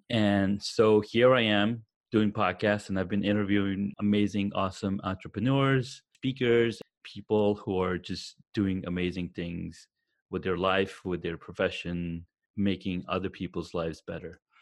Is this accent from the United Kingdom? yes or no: no; Saudi Arabia; also born or lived in Pakistan; now in United States; I grew up in Saudi Arabia. I was born in Pakistan. And, you know, I went to school in a boys-only school.